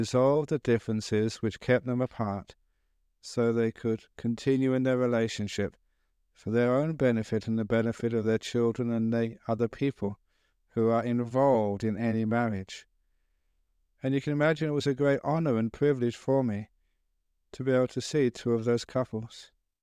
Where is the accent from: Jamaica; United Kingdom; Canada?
United Kingdom; England; also born or lived in Thailand; He was a monk from the United States. I was from England.